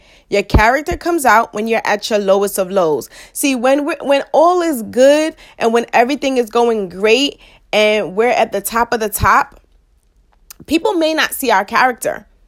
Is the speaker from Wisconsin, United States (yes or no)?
no; Queens, New York, United States; I'm still from Southside Jamaica, Queens.